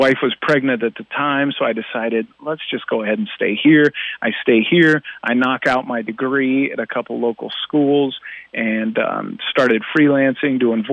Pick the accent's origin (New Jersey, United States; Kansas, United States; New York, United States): Kansas, United States; Salina; I grew up in Salina, so in the middle of nowhere, Kansas, and even I grew up outside of Salina.